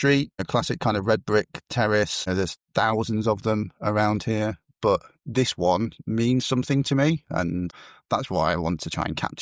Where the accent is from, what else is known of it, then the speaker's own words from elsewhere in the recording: Swindon, South West England, United Kingdom; born there; also born or lived in Germany; I was brought up as a kind of Air Force brat. So I was born in Swindon. I lived in Germany for 6 years. I lived in all kinds of different places. I went to about 16 different schools over my childhood.